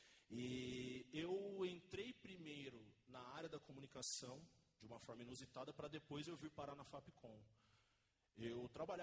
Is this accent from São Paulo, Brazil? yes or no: yes; Osasco, São Paulo, Brazil; até que eu conheci uma TV regional lá na minha cidade, em Osasco